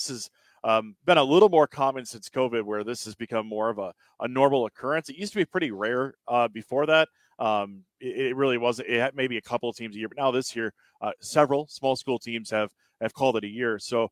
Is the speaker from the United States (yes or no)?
yes; Wisconsin, United States; I'm from Northwestern Wisconsin, so a lot of those fields. In fact, I'm going up to do a game at my alma mater, Flambeau, for Park Falls later this month.